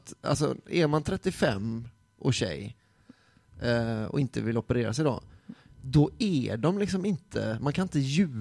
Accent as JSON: {"language": "Swedish", "country": "Sweden", "said": "och jag är svensk"}